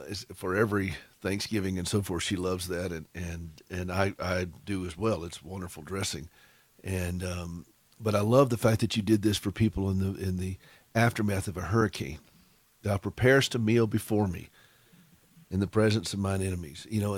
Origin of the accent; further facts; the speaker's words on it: the South, United States; I mean, I'm from the South.